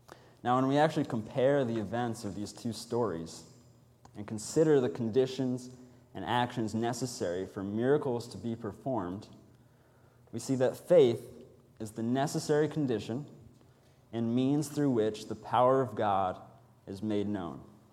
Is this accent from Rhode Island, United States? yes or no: yes; Rhode Island, United States; born there; now in Northern Virginia, United States; I was born right here in Rhode Island, but this is also the church where I was introduced to the gospel.